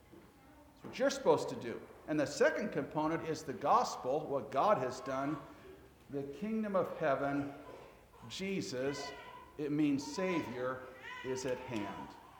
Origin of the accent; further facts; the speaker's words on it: United States; And I, being an American, had never heard of such a thing.